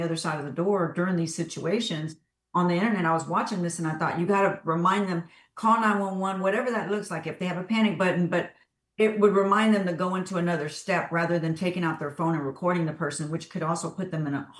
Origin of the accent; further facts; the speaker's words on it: Houston, Texas, United States; I grew up on the north side of Houston, and if anybody knows, that's, you know, not the best side of town to live on.